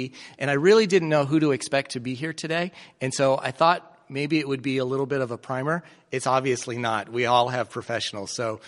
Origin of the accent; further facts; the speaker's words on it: Colorado, United States; as I said. I grew up in Colorado and went to Union College in Nebraska for undergraduate